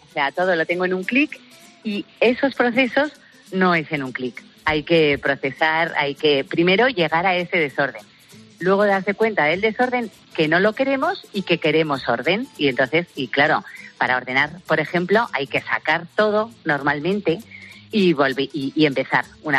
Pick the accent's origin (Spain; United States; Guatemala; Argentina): Spain; no tiene ni idea de lo que somos los españoles